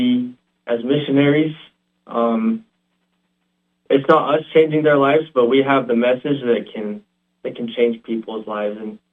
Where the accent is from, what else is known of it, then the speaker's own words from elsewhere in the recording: Riverton, Utah, United States; I'm from Riverton, Utah, and I'm thankful for my parents and all the sacrifices they've made for me.